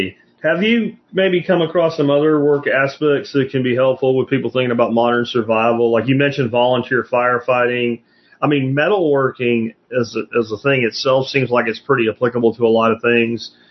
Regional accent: Pennsylvania, United States; Where I grew up in Pennsylvania was a lot like that. It's like the edge of Appalachia, but it's still Appalachian.

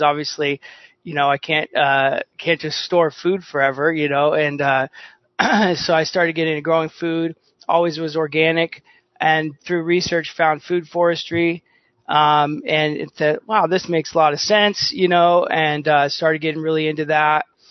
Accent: California, United States; when I grew up in the Bay Area, I was like totally disconnected to, where our food comes from

